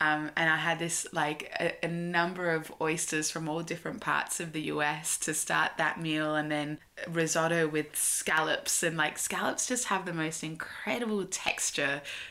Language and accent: English; Fremantle, Western Australia, Australia; set very close to where I grew up in Fremantle, Western Australia.